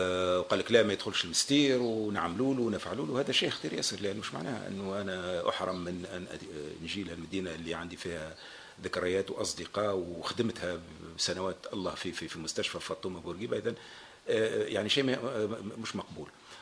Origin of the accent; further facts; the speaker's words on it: southern Tunisia, Tunisia; رغم أني من الجنوب لكن عمري ما شعرت بأي نوع من التفرقة الجهوية